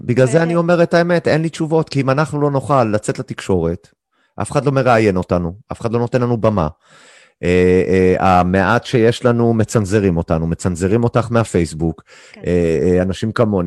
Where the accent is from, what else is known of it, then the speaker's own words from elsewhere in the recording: Canada; אני בתור קנדי, בן אדם שחי בחול כל החיים, תמיד הסתכלתי על הישראלים מהצד